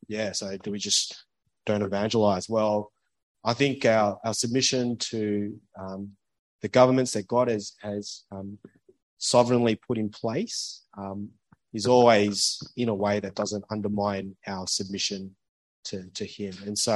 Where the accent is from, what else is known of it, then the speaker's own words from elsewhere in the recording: Australia; you can hear my voice. I'm Australian.